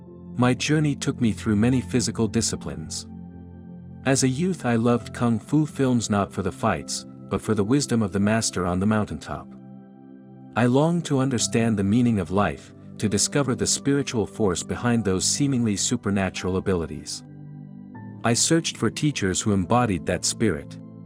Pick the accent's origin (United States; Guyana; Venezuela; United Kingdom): Guyana; born there; I was born in Guyana, South America, to a family that carried Indian roots from Chennai, my great-grandparents having traveled during the days of indentured labor.